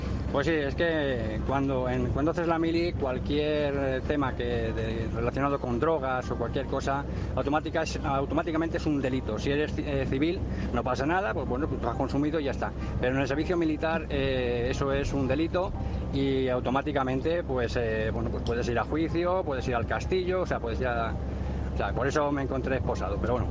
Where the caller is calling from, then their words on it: Madrid, Community of Madrid, Spain; de Madrid y bueno, voy a intentar resumir lo más posible